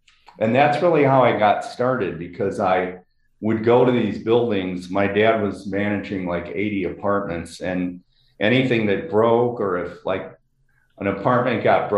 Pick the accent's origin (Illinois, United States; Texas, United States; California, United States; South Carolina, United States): Illinois, United States; Chicago; And I grew up in Lakeview in Chicago, and many of the surrounding neighborhoods were being gentrified.